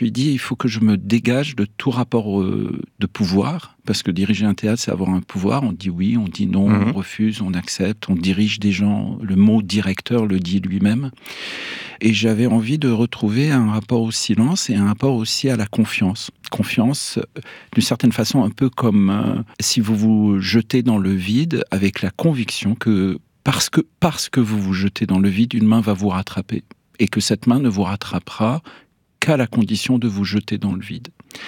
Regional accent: Quebec, Canada; En plus, je viens du Québec, hein

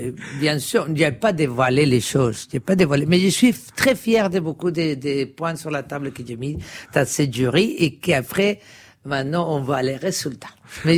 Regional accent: Madrid, Community of Madrid, Spain; French is a second language; j'étais chez moi à Madrid

